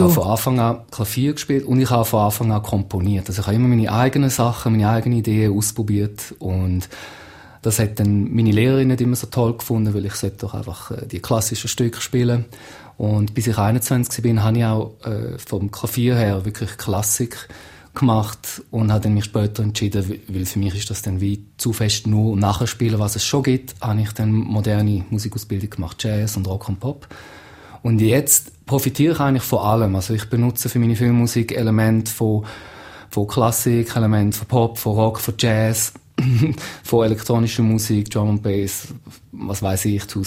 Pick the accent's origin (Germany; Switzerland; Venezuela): Switzerland; Aber ich bin ein Schweizer und... in der Schweiz ist das eine Frage.